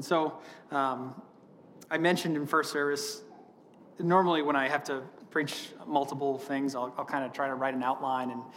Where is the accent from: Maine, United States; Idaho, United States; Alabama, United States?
Maine, United States; Steep Falls; I grew up in Southern Maine. I grew up in a very small village called Steep Falls. It's like a few hundred people, I think, maybe a few thousand.